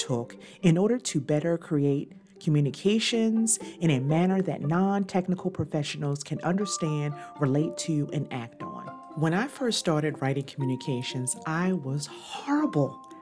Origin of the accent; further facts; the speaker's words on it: New Castle, Delaware, United States; So just for you to know, I come from Delaware, Newcastle, Delaware, right outside of Wilmington.